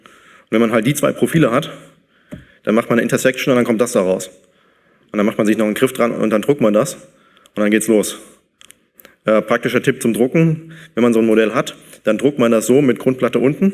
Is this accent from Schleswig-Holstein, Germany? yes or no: no; Aachen, North Rhine-Westphalia, Germany; Ich komme aus Aachen.